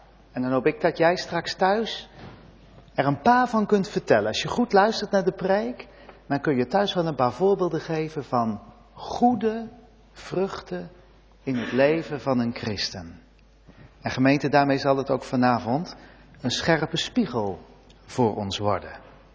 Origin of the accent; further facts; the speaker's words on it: Gelderland, Netherlands; Ik kom wel uit de Betuwe, maar toch heb ik niet zoveel verstand van bomen.